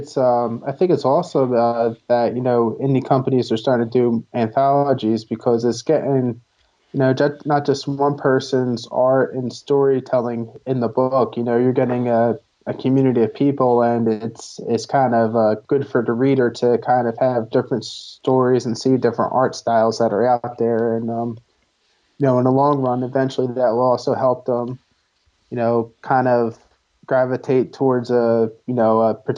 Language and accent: English; Philadelphia, Pennsylvania, United States; It takes place in my hometown of Philadelphia.